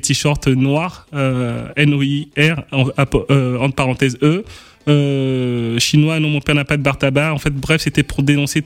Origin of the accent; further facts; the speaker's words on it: Benin; Je suis originaire du Bénin.